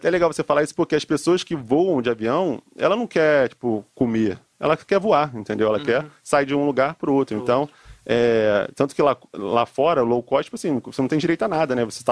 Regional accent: Rio de Janeiro, Brazil; Tipo assim, eu sou do Rio, né?

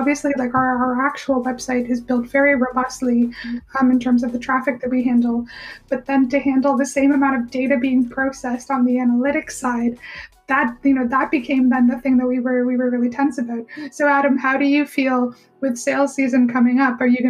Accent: Canada; now in United Kingdom; so I'm Canadian, and people in the UK where I live always apologize that the UK can't handle snow.

